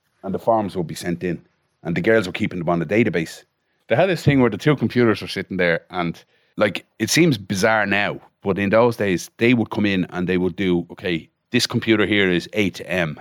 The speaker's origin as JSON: {"language": "English", "town": "Ashbourne", "region": "Leinster", "country": "Ireland", "tie": "born or raised there", "said": "So I'm from Ashbourne in County Meath. My dad was a vet and we had a little bit of a farm going in Swords as well. So I'm Ashbourne, Swords, kind of South County Meath, North County Dublin. And went to school in Ashbourne and then secondary school in Vincent's."}